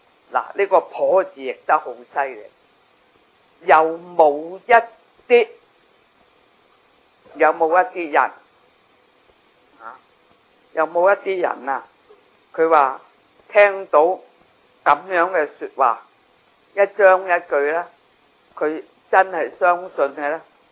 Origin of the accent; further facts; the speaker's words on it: Hong Kong; 所以咧，我哋香港人应该人心向善